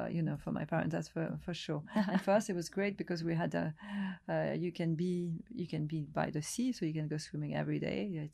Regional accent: Nouvelle-Aquitaine, France; also born or lived in Africa; So, and I come from Gascony, and it's somewhere where I love to go.

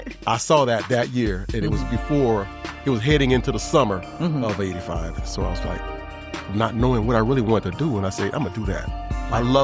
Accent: New Orleans, Louisiana, United States; I grew up in New Orleans, Louisiana.

